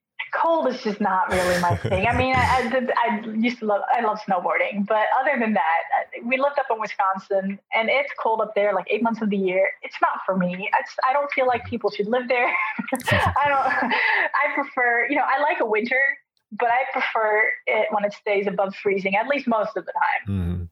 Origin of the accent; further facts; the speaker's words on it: Utrecht, Netherlands; also born or lived in Maryland, United States; Born and raised in Utrecht.